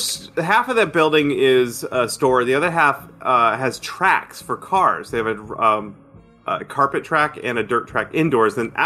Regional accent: New York, United States; I was visiting my hometown, my little town in upstate New York, and we went to the hobby shop that I used to frequent as a kid.

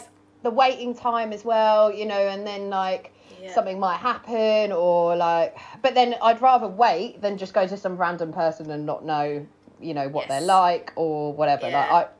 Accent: Worthing, South East England, United Kingdom; also born or lived in London / Wales / Greece; I grew up in Worthing.

